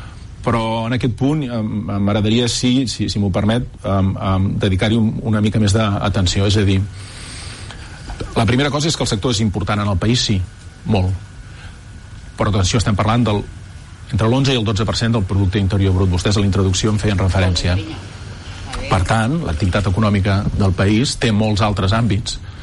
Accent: Tarragona, Catalonia, Spain; now in Barcelona, Spain; Jo sóc de Tarragona, però des de que treballo a la Generalitat visc a Barcelona

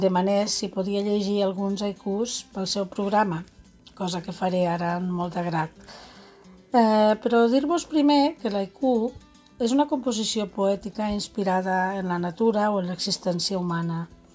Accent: Lleida, Catalonia, Spain; now in Barcelona, Spain; de Lleida, però resident a Barcelona.

